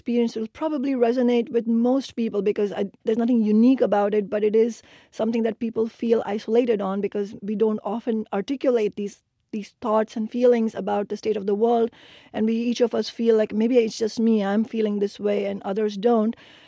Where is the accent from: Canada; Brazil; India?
India; including my home country, India.